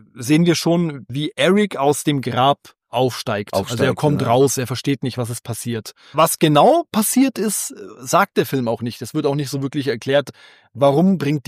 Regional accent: Germany; Ich bin Deutscher und ich bin Christ

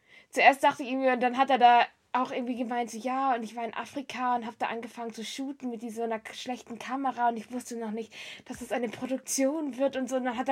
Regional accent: Germany; now in Switzerland; Aber ich als Deutsche habe noch gar keinen deutschen Hass in der Schweiz erlebt, seit ich jetzt hierher gezogen bin, seit einem Jahr.

